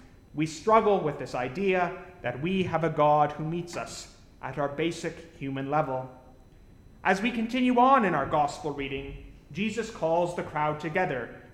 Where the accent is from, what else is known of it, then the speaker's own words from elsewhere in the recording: London, Ontario, Canada; The Anglican church that I grew up in London, Ontario, was and is a very traditional church